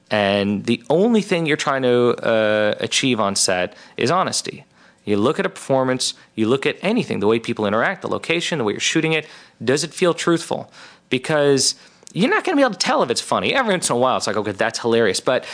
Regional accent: Beverly Hills, California, United States; Look, I grew up in Beverly Hills, but for some reason, I feel very comfortable in the Midwest.

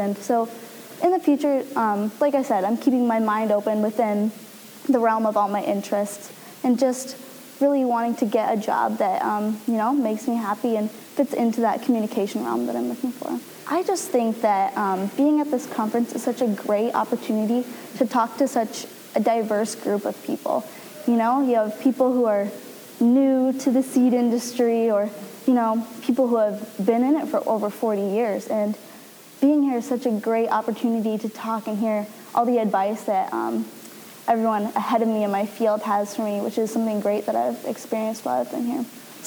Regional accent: Kanawha, Iowa, United States; So I'm from Kanawha, Iowa, which is a really nice farm community, about 600 people, super small.

